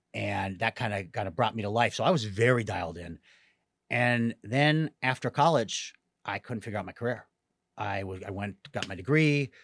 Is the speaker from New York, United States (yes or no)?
yes; Portville, New York, United States; I grew up in Portville, New York, population 959 people.